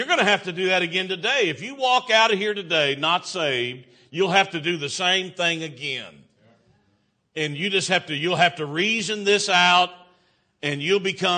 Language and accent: English; United States; Thank God I'm an American.